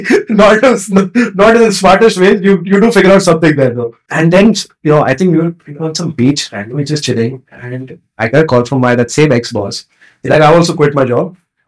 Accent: Pune, Maharashtra, India; Like, same thing if you tell me in Pune, which is my hometown, I would be like, what sort of nonsense is it, right?

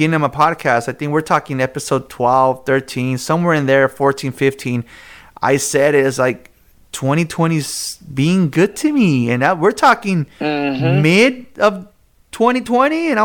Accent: California, United States; because I'm originally from Ventura County. I originally started in Ventura County.

